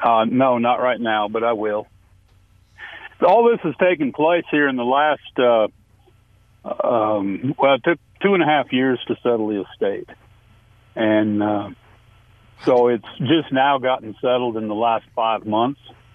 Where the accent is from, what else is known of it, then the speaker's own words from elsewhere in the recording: Wyoming, United States; I mean, I'm from Wyoming, and, you know, the oil fields and the oil industry and gas leases